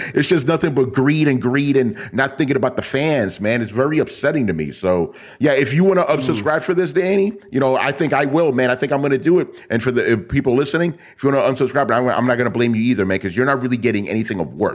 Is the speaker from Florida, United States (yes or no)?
no; New York, United States; You know, I'm from New York, people, with the MTA